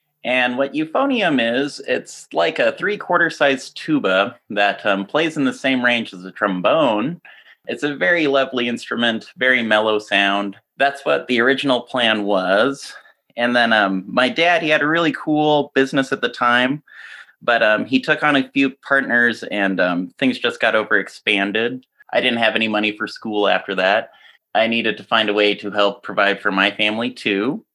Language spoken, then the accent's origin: English; Washington, United States; I actually grew up in Snohomish County, so I am not local, but I feel like I blend into this local environment pretty well.